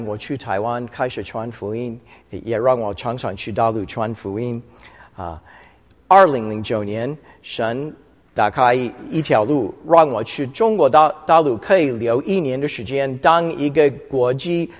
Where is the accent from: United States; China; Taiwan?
United States; Florida; 我不是加拿大人，我是美国人。因为我发现他对我很亲切，我愿意告诉他我是从佛罗里达州来的。所以我告诉他我也是基督徒。